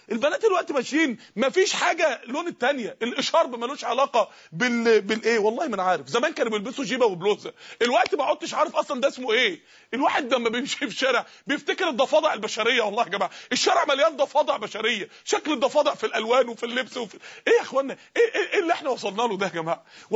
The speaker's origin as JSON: {"language": "Arabic", "town": "Mansoura", "region": "Dakahlia", "country": "Egypt"}